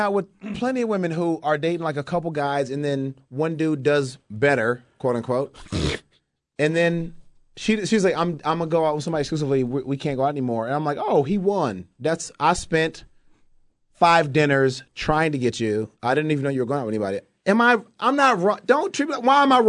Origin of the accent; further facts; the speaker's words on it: Decatur, Georgia, United States; It's like, I'm from Decatur, Georgia.